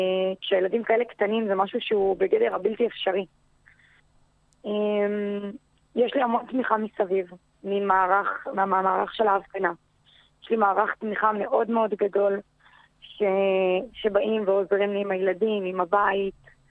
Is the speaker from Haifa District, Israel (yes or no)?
no; Ra'anana, Central District, Israel; אני רעננית ותיקה, אני גדלתי כאן. עברתי לכאן כשהייתי בכיתה ג' ומאז נשארתי. אחרי הצבא גרתי כמה שנים ברמת גן ובתל אביב, וברגע שאני הקמתי משפחה החלטתי לחזור לרעננה.